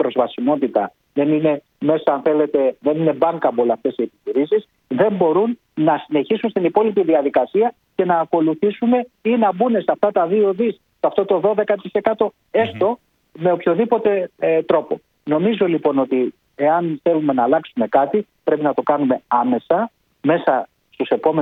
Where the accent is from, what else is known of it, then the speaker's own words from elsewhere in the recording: Piraeus, Attica, Greece; επειδή είμαι από Πειραιά και ναυτικός.